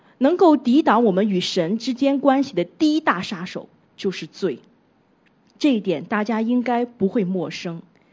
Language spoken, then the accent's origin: Chinese; Shandong, China; now in Hong Kong, Hong Kong; 那我本身是山东人啊，我的父母亲在山东，那我一个人在香港